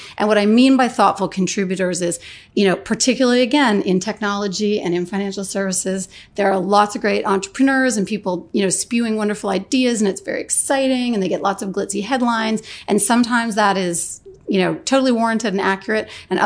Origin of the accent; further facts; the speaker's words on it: Canada; now in United States; I live in the U.S. now. I'm Canadian, but I live in the U.S.